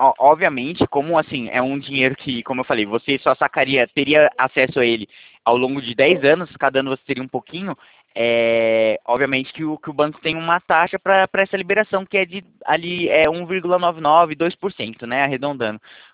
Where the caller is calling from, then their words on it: Itatiba, São Paulo, Brazil; meu escritório fica aqui no interior de São Paulo, na cidade de Itatiba, tá bom?